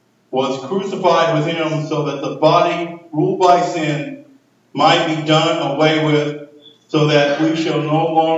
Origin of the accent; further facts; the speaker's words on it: Texas, United States; accent: Texan; sound like old Texas redhead.